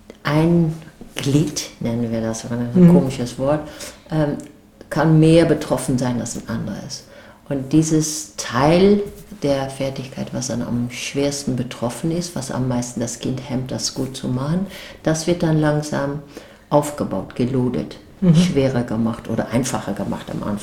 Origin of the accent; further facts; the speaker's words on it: Netherlands; German is a second language; moved away as an adult; now in Leuven, Belgium; Ich komme aus Holland, arbeite aber in Belgien seit 10 Jahren an der Uni in Leuven, habe meine Ausbildung aber in Holland gehabt.